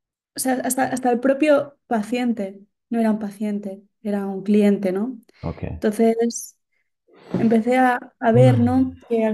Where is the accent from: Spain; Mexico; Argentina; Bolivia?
Spain; born there; yo nací en España.